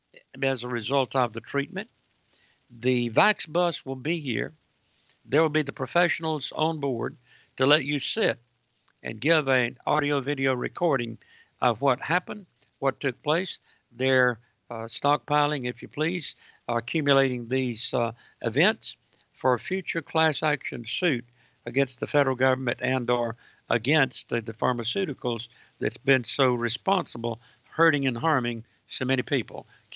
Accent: Georgia, United States; in the state of Georgia, your home state, my home state

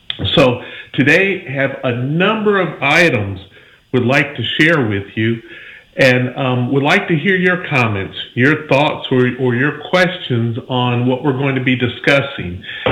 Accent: Pensacola, Florida, United States; I'm from the Pensacola, Florida area.

